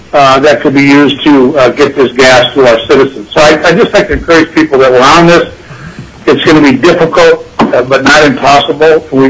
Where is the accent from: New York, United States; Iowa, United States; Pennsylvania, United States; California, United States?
Iowa, United States; I'm a guy who grew up in the Midwest. I grew up in Iowa